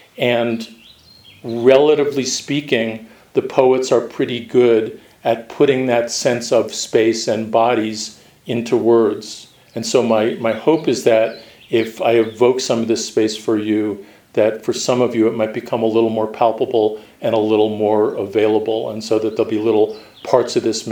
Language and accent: English; New York, United States; That's hard for me because I'm from New York, but yeah, I'll try.